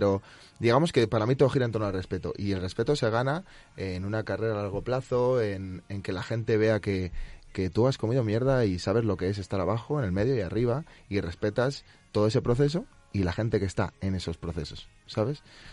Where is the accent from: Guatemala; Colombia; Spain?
Spain; Navarre; Yo soy navarro a mucha honra.